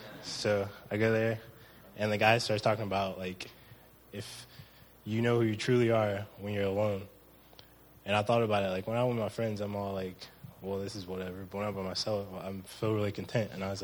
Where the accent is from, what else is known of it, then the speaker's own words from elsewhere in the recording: Cleveland, Ohio, United States; now in Columbus, United States; I grew up in Cleveland, Ohio. I've been in Columbus for majority of my life now.